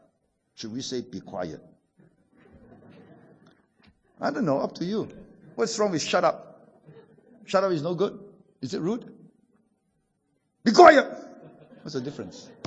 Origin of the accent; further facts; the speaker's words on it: Singapore; Because I'm Singaporean Chinese. Maybe Aussie Chinese are a little bit more, you know, westernized than us. I'm more Chinese.